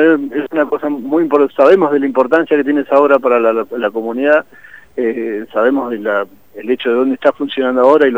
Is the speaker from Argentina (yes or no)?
yes; Zapala, Neuquén, Argentina; Yo soy de Zapala, soy del pueblo